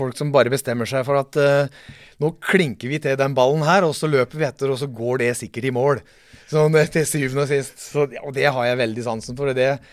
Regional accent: Notodden, Vestfold og Telemark, Norway; Jeg har bodd på Notodden hele mitt liv, stort sett. Bortsett fra et par år I Bergen.

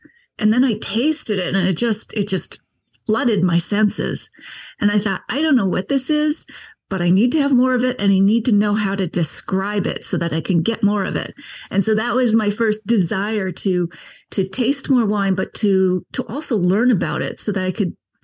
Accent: Nova Scotia, Canada; I grew up on the East Coast, Nova Scotia, and it was beer and whiskey on the table.

